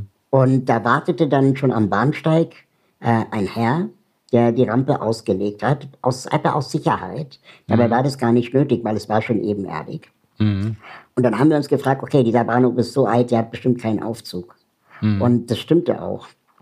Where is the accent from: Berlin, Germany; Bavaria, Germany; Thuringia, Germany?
Berlin, Germany; ich komme aus Berlin